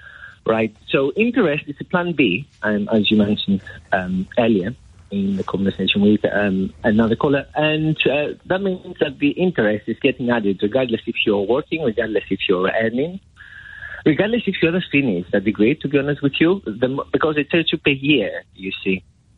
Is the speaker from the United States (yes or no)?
no; Greece; moved away as an adult; now in United Kingdom; So I'm personally Greek, so I moved from Greece to the UK.